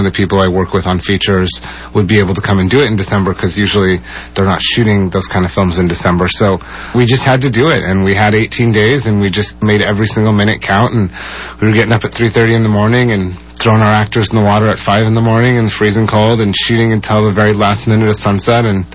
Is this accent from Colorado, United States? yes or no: yes; Colorado, United States; Where I grew up in Colorado, I was up by a lake in the mountains.